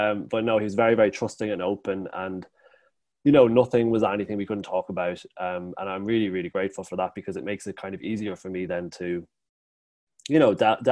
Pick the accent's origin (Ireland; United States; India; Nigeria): Ireland; Cavan, Ulster; I am from Cavan. I'm not a Meath man. But my dad's from Meath, and I kind of grew up with the real understanding of who Sean was